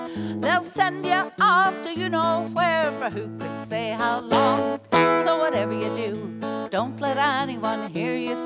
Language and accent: English; Pittsburgh, Pennsylvania, United States; I came here from Pittsburgh, Pennsylvania. I heard your governor's worse than ours.